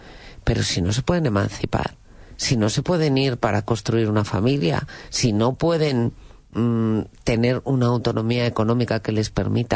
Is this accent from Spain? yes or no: yes; Ávila, Castile and León, Spain; Sí, yo soy de Ávila, por ejemplo, y hay muchas personas que viven en Ávila y trabajan en Madrid.